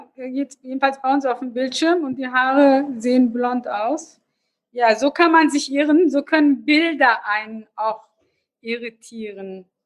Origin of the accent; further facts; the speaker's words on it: Hanover, Lower Saxony, Germany; als Hannoveranerin